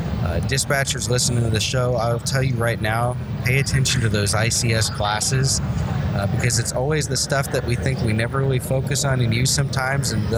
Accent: Iowa, United States; I grew up in Iowa

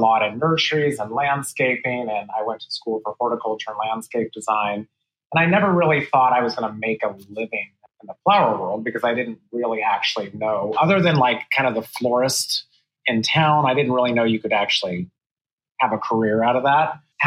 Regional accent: California, United States; I mean, I grew up in Central California and my family, they were all very, very avid gardeners.

